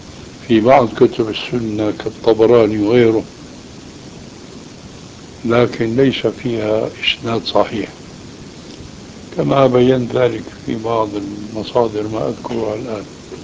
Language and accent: Arabic; Syria; وكان هذا كما يقولون عندنا في سوريا وش الضيف